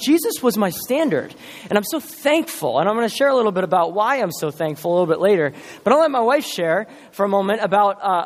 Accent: Virginia, United States; Again, we are from Northern Virginia, very close to D.C.

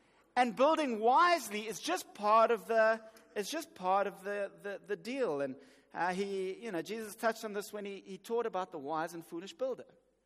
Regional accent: Johannesburg, Gauteng, South Africa; I grew up in Johannesburg. Now, in Johannesburg, this is how we build fire, okay?

